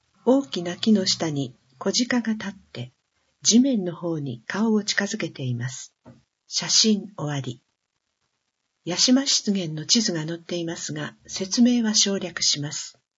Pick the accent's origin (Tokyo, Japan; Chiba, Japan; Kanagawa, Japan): Kanagawa, Japan; 私は神奈川県出身です。社会人生活のほとんどは東京を拠点にしてきました。